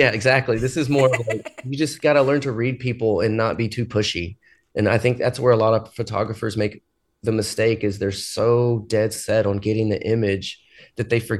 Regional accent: Texas, United States; Well, I come from Texas where there's zero seasons.

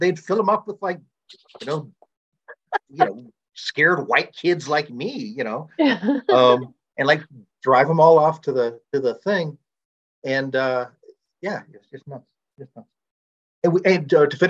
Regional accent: Iowa, United States; also born or lived in Pueblo; now in Security-Widefield, United States; I grew up in Iowa. I lived in like funky neighborhoods in Pueblo for quite a while. And we moved to Security Widefield, like just southeast of Colorado Springs

